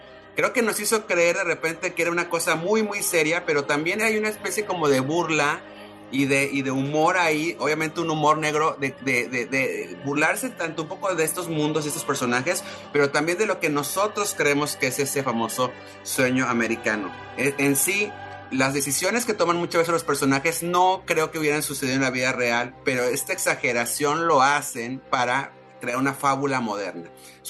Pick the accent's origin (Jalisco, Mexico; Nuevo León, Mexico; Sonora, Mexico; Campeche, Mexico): Nuevo León, Mexico; San Pedro Garza García; yo crecí en San Pedro Garza García, ¿no? Que es una cultura per se, la cultura de Cindy la Regia